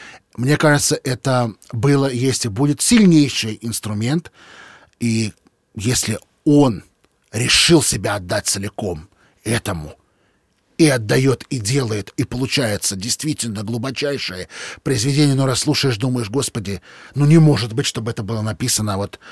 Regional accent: Moscow, Russia; born there; я родился в Москве, проехал и объездил всю Россию.

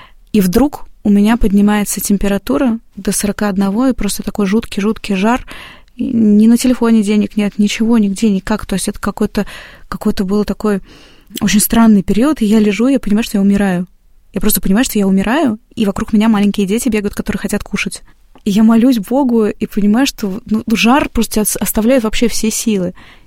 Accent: Moscow, Russia; я такая девочка из Москвы, актриса

